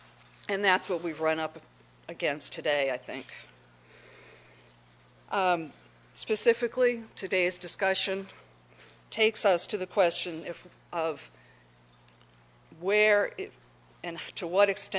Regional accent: New Hampshire, United States; I come from the Seacoast area.

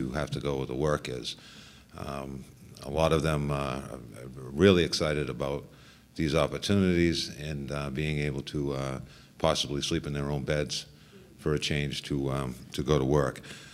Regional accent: Rochester, New Hampshire, United States; I'm from Rochester, also a lifelong resident of the state of New Hampshire.

